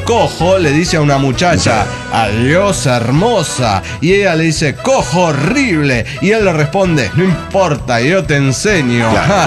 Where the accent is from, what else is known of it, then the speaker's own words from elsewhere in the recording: Mexico City, Mexico; de Ciudad de México.